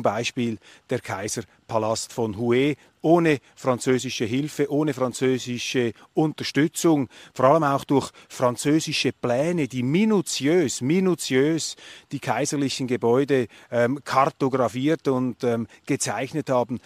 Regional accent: Switzerland; Und als Europäer, als Schweizer, beschleicht einen hier immer das Gefühl, dass unsere Welt da schwächelt

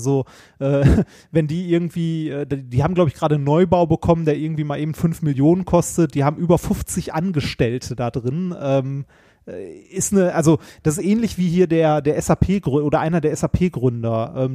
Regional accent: Essen, North Rhine-Westphalia, Germany; Ich bin ja quasi auf dem Werksgelände der ersten Krupp-Fabriken groß geworden. Also Altendorf ist ja quasi sowas wie Krupp gewesen.

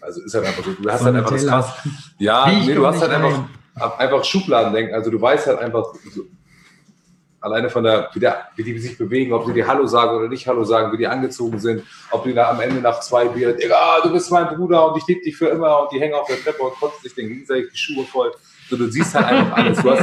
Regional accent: Hamburg, Germany; born or raised there

